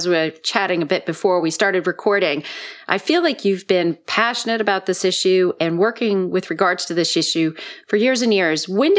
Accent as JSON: {"language": "English", "town": "Boston", "region": "Massachusetts", "country": "United States", "tie": "born or raised there", "said": "So I'm thrilled and excited because Boston is basically my hometown, and you decided to hold a three-day conference in Boston."}